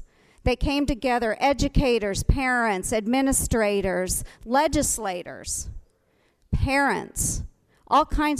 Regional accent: Iowa, United States; We are both Iowa natives, and I grew up in Montgomery County, where I reside now.

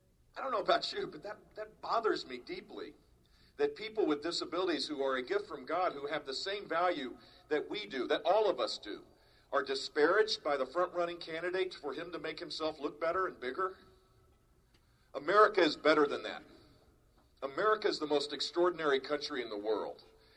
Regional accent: Texas, United States; born there; now in Florida, United States; I'm Texan by birth, Floridian by choice.

